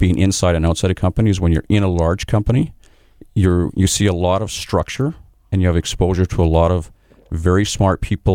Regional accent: Winnipeg, Manitoba, Canada; I'm born and raised in Winnipeg

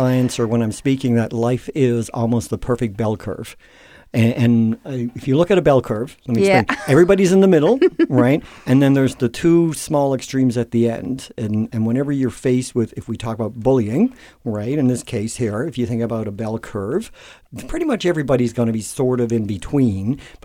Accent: Newfoundland and Labrador, Canada; I was born in Newfoundland, right?

